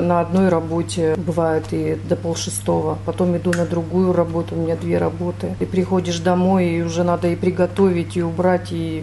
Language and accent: Russian; Sladkovo, Tyumen Oblast, Russia; born there; Да, сразу я родилась в Сладково.